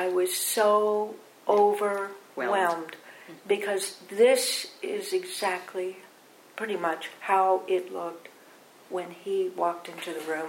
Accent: Kansas, United States; Well, when I lived, I came from Kansas.

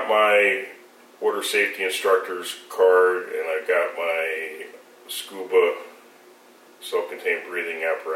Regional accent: New Jersey, United States; I grew up on the Jersey Shore. I was always around boats.

